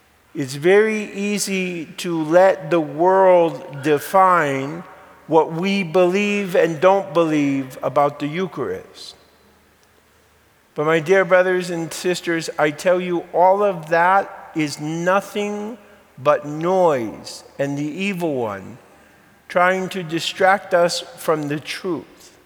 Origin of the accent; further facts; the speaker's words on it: Bridgeport, Connecticut, United States; Now, I remember growing up, I grew up in a mixed bowl of a lot of faiths. Growing up in Bridgeport, Connecticut, you had Catholics, of course.